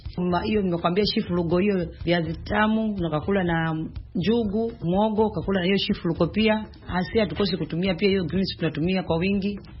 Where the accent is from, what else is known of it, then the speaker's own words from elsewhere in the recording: Uganda; now in Kenya; Nimetoka Uganda lakini nimeolewa huko Kenya.